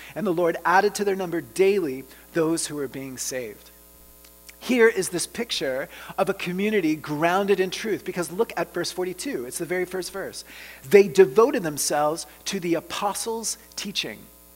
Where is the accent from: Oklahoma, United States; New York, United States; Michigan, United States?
Oklahoma, United States; my own hometown in Oklahoma.